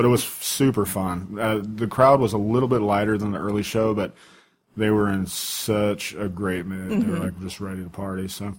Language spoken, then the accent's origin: English; Riverside, California, United States; born there; I was born in Riverside, California, which is in inland in Southern California.